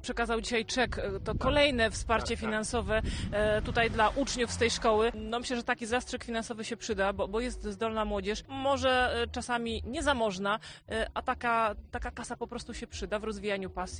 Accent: Skomlin, Łódź Voivodeship, Poland; tak, jestem ze Skomlina, jest mi miło, że mogę tu dzisiaj być.

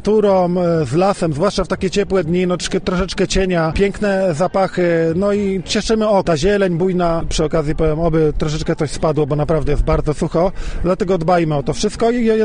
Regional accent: Sieradz, Łódź Voivodeship, Poland; No, z racji tego, że jestem z Sieradza, to rzeczywiście ten najbliższy mi park Międzyrzecza Warty i Widawki.

